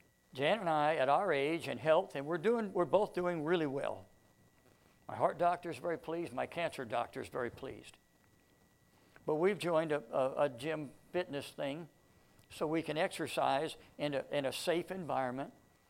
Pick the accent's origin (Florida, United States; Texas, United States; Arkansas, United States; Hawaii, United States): Florida, United States; Miami; But I grew up in South Florida, in Miami, and I've been through more hurricanes than I've got fingers and toes.